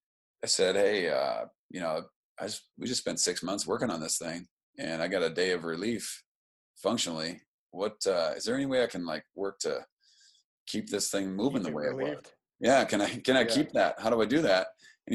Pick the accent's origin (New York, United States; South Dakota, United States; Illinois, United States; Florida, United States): South Dakota, United States; Caputa; my early childhood was in a little town called Caputa. That's Caputa. And it's a little tiny town, just about 13 miles outside of Rapid City.